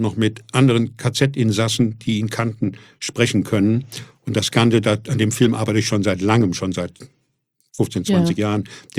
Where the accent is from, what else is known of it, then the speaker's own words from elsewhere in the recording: Fulda, Hesse, Germany; moved away as an adult; now in Hamburg, Germany; Ich komme gerade aus Fulda, gerade mal 20 Jahre alt. Bin wegen der Musik auf St. Pauli gelandet